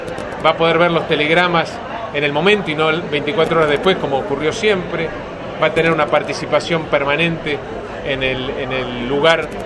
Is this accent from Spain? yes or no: no; Tierra del Fuego, Argentina; Yo vengo de Tierra del Fuego